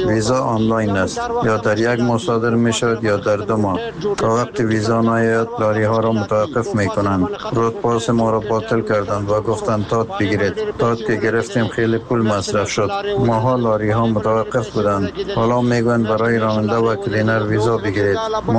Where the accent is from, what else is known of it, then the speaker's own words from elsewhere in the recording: Afghanistan; ما افغان هستیم، خانه های ما در افغانستان است.